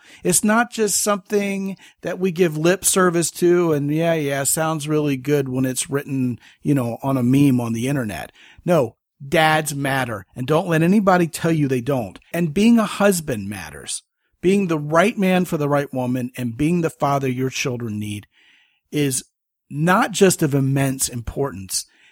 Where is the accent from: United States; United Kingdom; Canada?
United States; Texas; Actually, I'm a Texan, just like Mr. Brian Ward here is.